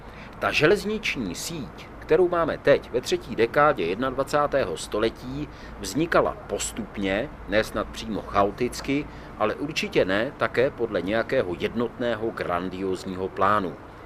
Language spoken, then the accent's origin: Czech; Žďár nad Sázavou, Vysočina Region, Czechia; Já jsem ze Žďáru nad Sázavou, tam máme tu trať